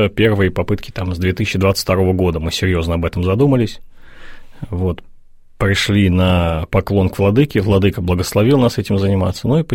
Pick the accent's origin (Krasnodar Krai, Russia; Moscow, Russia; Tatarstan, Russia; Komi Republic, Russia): Moscow, Russia; Вообще, я из Москвы. Я в Москве, я IT-предприниматель.